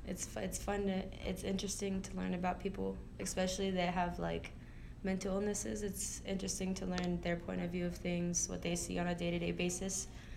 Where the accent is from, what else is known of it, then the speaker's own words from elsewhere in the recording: Colorado, United States; I grew up in Colorado all my life, so just the mountains have always been a cool place for me.